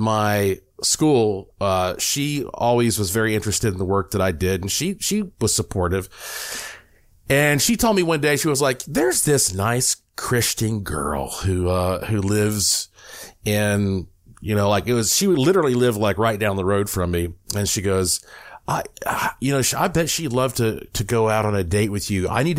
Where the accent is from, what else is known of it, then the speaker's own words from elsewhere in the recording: North Carolina, United States; And so growing up in Western North Carolina, surrounded by all these legends and folklore and stuff, I like these spooky tales.